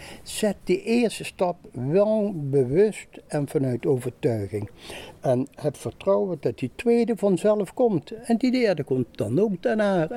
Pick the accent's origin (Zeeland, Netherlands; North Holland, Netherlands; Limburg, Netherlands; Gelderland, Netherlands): Limburg, Netherlands; Maastricht; Ik kom uit Maastricht.